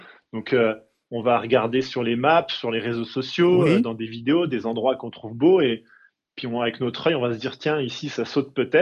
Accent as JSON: {"language": "French", "town": "Saint-Claude", "region": "Bourgogne-Franche-Comté", "country": "France", "tie": "born or raised there", "said": "J'ai grandi dans le Jura, à Saint-Claude."}